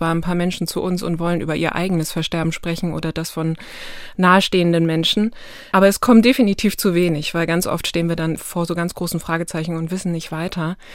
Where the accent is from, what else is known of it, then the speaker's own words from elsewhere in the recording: Lower Saxony, Germany; Ich komme selber aus Ostfriesland und da ist das so.